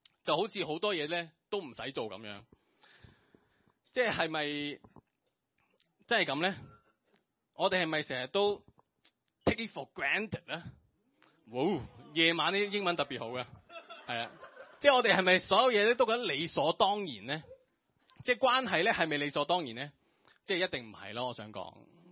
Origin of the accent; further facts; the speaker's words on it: China; 我哋中國人啦，中國人啦